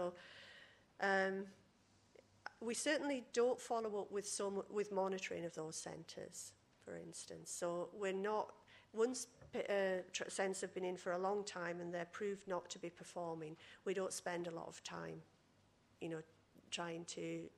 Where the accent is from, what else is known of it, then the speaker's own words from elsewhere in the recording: Yorkshire and the Humber, United Kingdom; I'm from Yorkshire